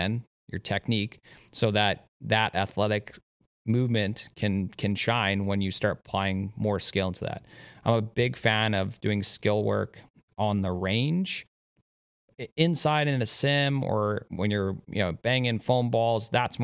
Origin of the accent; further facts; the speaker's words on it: Canada; As a Canadian, we get, you know, beautiful 6 months of our golf season.